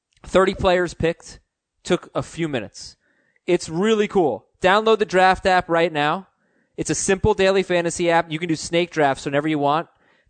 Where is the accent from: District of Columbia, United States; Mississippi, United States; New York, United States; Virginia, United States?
New York, United States; I'm a New Yorker.